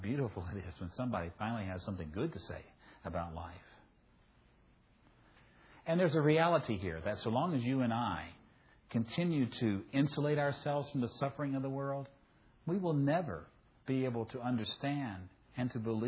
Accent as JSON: {"language": "English", "region": "Southern United States", "country": "United States", "said": "I'm a Southerner, so I can say that, okay?"}